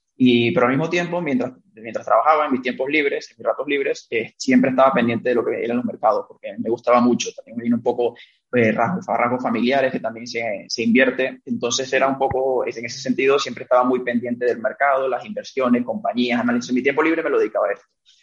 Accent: Venezuela; moved away as an adult; soy de Venezuela, o sea, de familia española

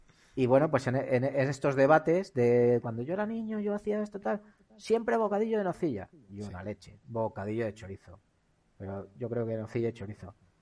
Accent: Castile and León, Spain; Porque en mi pueblo, es un pueblecito de Castilla y León también, no es de León, no tengo esa suerte.

